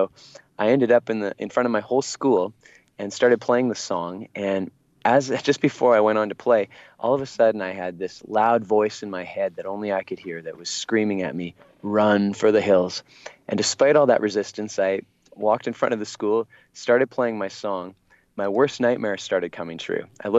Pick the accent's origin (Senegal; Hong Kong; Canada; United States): Canada; and I'm from Canada, and in Canada, we have to take French class